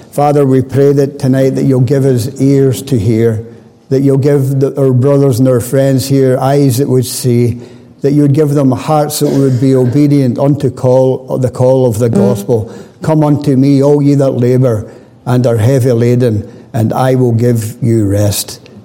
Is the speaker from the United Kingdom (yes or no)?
yes; Dumbarton, Scotland, United Kingdom; I was born in Dumbarton in Scotland. I was born and brought up into a Roman Catholic family.